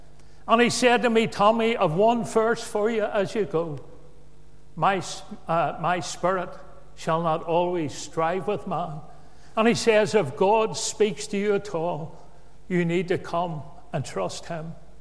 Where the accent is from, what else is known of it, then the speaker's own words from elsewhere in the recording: Belfast, Northern Ireland, United Kingdom; As a young man, I was brought up in the Donegal Pass area of Belfast.